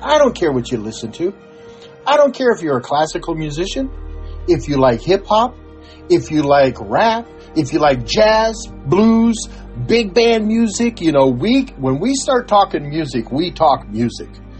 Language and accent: English; Tucson, Arizona, United States; because I was raised in Tucson. I was raised around the Hispanic, the Mexican culture.